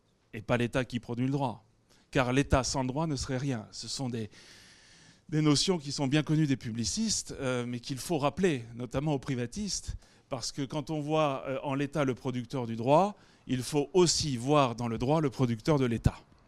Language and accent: French; Nice, Provence-Alpes-Côte d'Azur, France; je suis niçois, je viens de l'école de Nice